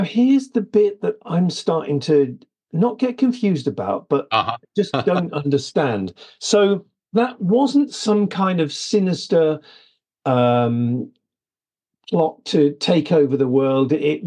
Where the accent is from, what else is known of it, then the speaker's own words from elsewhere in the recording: United Kingdom; I'm British. I'm a European. I'm a citizen of the world.